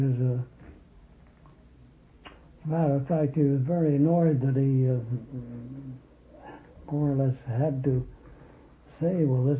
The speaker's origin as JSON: {"language": "English", "town": "Southampton", "region": "South East England", "country": "United Kingdom", "tie": "born or raised there", "said": "I was born and brought up in Southampton, a little place in the country."}